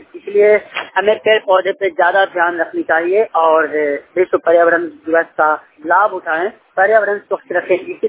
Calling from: Gaya, Bihar, India; मैं बिहार गया से बोल रहा हूँ।

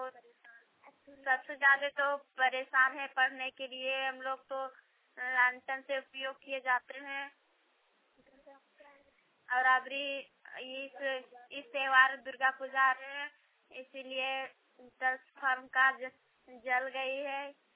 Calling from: Gomo, Jharkhand, India; मैं खेलाबेड़ा से बोल रही हूँ, गोमो से।

